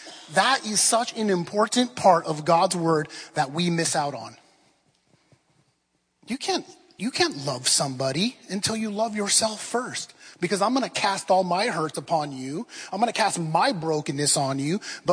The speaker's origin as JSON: {"language": "English", "town": "Oceanside", "region": "California", "country": "United States", "said": "hear, O La Jolla, hear, Pacific Beach. I'm from Oceanside, so hear, Oceanside."}